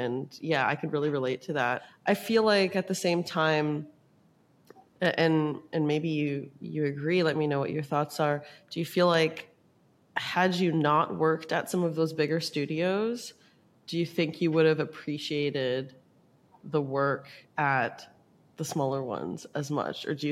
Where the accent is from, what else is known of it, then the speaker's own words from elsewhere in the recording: Toronto, Ontario, Canada; I'm from Toronto